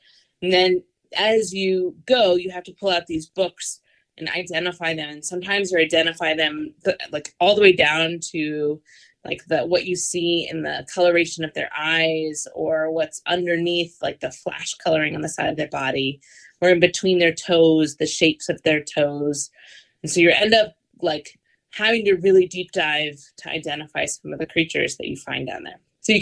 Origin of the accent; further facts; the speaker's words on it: Connecticut, United States; Yeah, I grew up in Knowing, Connecticut, which is funny because I just recently returned back to the same area.